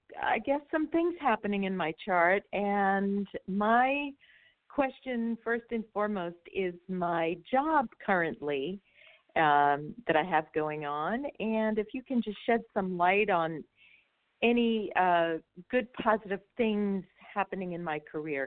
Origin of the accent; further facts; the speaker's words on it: New York, United States; born there; now in Carlsbad, United States; No, I'm in California, but I was born in New York.